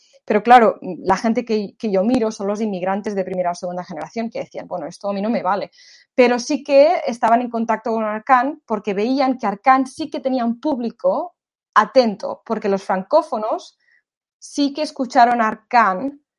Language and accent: Spanish; Catalonia, Spain; accent: Catalan; yo supongo que tengo acento catalán al hablar en español